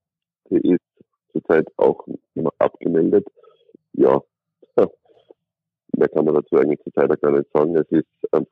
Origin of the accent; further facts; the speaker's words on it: Austria; Ich glaube, dass bei uns in Österreich eigentlich ziemlich sehr gut als abgewickelt worden ist.